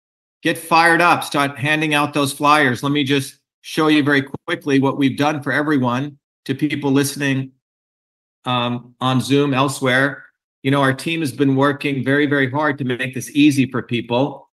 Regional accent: India; first language Tamil; English is a second language; Here's Tamil, which is my mother tongue from India, one of the oldest, probably the oldest language on the planet.

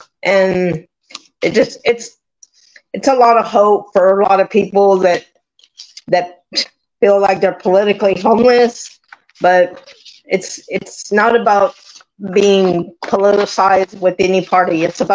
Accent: Austin, Texas, United States; I'm from Austin, Texas

